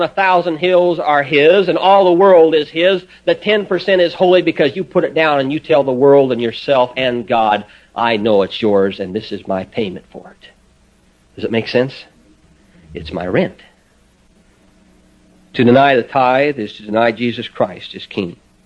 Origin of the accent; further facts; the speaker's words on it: Nebraska, United States; now in Colorado, United States; from Nebraska where I came from and from Colorado where I'm from now